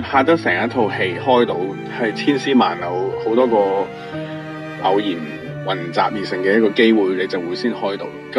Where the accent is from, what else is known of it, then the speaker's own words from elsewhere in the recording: Hong Kong; also born or lived in Vancouver; 我都觉得我系一个香港人，有好多roots 啊